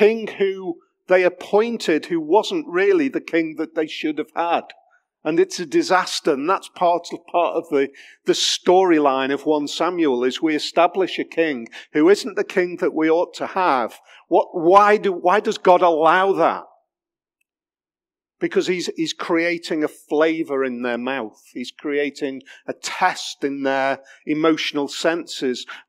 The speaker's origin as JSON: {"language": "English", "country": "United Kingdom", "said": "I carry my passport. It tells me that I'm British."}